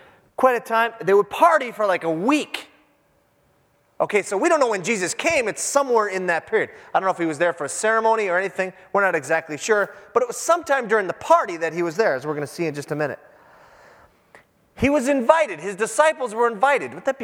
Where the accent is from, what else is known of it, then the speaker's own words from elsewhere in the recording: Minnesota, United States; Now I'm from the Iron Range, and beer is pretty similar.